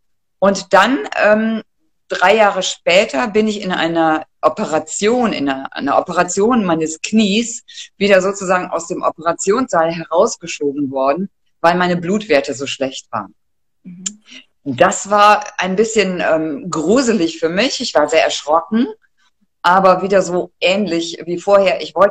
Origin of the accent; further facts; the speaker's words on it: Cologne, North Rhine-Westphalia, Germany; born there; moved away as an adult; now in Aachen, Germany; ich bin 59 Jahre alt und ich lebe seit meinem Biologiestudium in Aachen. Ich bin in Köln geboren und bin dann zum Studium nach Aachen gegangen, habe dort Biologie studiert und lebe immer noch mit meiner Familie und meinem Hund in Aachen.